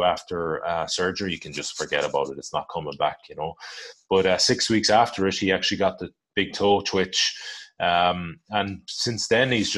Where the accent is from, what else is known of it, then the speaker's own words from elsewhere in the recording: Galway, Connacht, Ireland; So we're both from Galway on the west coast of Ireland. So we want to row into our hometown.